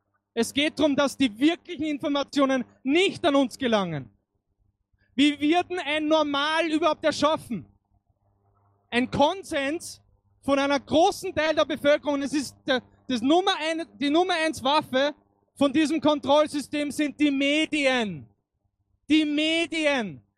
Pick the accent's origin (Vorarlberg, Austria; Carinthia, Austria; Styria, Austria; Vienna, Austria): Vienna, Austria; nicht in meiner Heimatstadt in Wien jetzt nicht einmal mehr reden kann